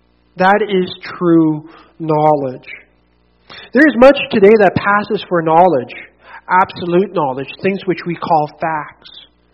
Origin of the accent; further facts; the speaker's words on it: Swan River, Manitoba, Canada; at least out of the context which I come out of from Swan River. When I was in Swan River